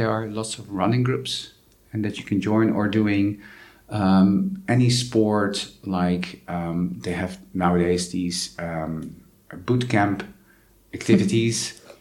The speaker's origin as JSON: {"language": "English", "country": "Netherlands", "moved": "yes", "said": "my home country, which is the Netherlands. I lived abroad."}